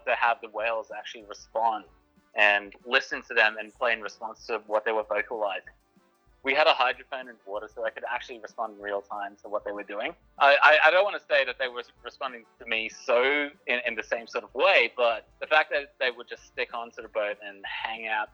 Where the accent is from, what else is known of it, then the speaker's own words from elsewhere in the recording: Australia; now in Churchill, Canada; So growing up in Australia, I was within a stone's throw of any body of water, let alone an ocean.